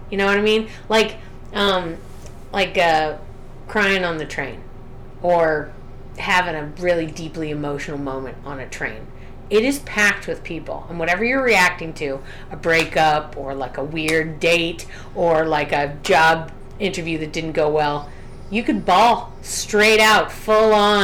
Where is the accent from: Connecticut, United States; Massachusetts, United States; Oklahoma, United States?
Massachusetts, United States; Boston; Because I'm from Boston.